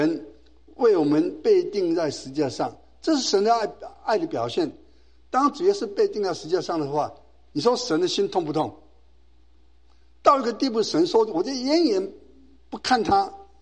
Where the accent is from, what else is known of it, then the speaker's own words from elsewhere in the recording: Taiwan; 我是从台湾来的